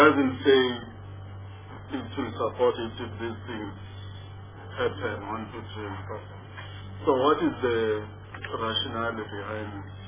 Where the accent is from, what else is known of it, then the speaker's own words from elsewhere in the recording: Western Cape, South Africa; Honorable Lingan, like I said to you, I'm from the Western Cape.